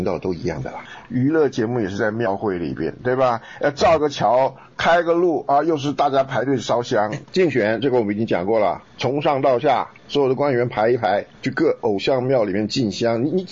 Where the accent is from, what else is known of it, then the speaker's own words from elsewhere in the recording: Taiwan; now in United States; 我们就说从台湾来的像我们这样的基督徒的话呢，啊，在美国的数目不少